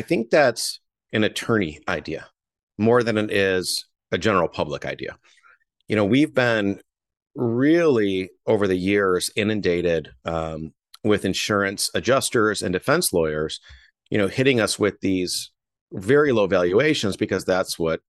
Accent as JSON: {"language": "English", "town": "Flint", "region": "Michigan", "country": "United States", "said": "I'm from Flint, Michigan. I couldn't be more northern."}